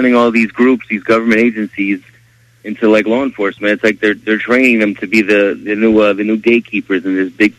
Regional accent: New Jersey, United States; I'm from Jersey.

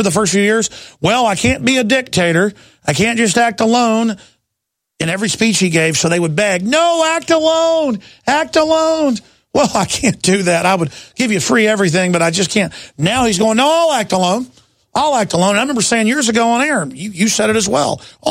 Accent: Wales, United Kingdom; Of course, I'm Welsh myself, so I'm not anti-Anglophile, but I'm not a Deutschophile as well.

